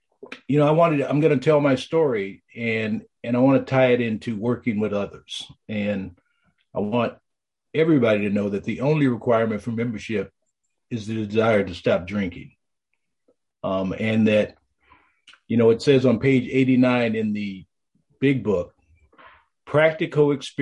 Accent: Oakland, California, United States; also born or lived in East St. Louis; Okay, so I was born in East St. Louis, Missouri, and it must be some East thing going on because I was raised in East Oakland in California.

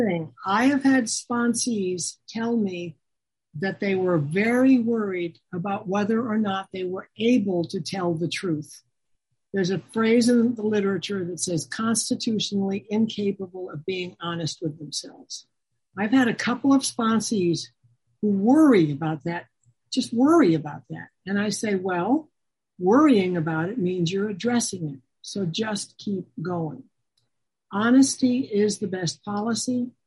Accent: United States; Okay, I am an American. America is a drinking and impulsive culture.

